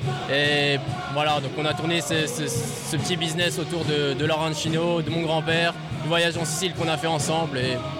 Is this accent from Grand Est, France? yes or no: yes; Grand Est, France; born there; Je suis né en Alsace, mais c'est ma maman qui est sicilienne.